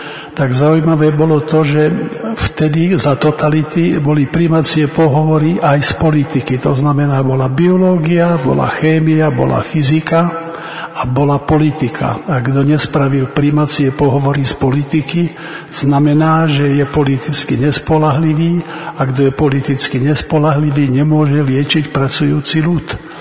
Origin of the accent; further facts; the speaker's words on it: Skalica, Trnava Region, Slovakia; Pochádzam zo západného Slovenska, zo Skalice. Tam som sa narodil a tam aj pôsobím už 45 rokov ako zubný lekár.